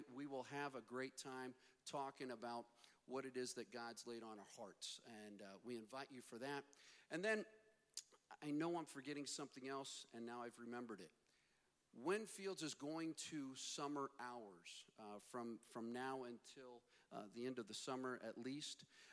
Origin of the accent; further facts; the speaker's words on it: Midwest, United States; now in Arizona, United States; Now, most block parties, growing up in the Midwest, block parties happened outside.